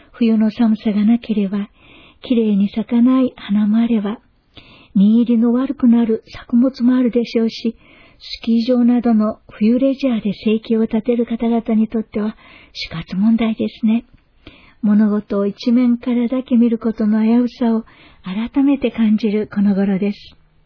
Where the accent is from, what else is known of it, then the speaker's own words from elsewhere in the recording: Okinawa, Japan; 沖縄育ちの私にとっては夢の国ですが